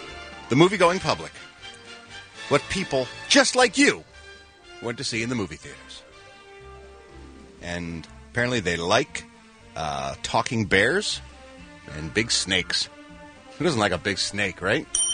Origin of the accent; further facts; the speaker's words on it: Philadelphia, Pennsylvania, United States; legendary soul singer … just a huge star in my hometown of Philadelphia and around the world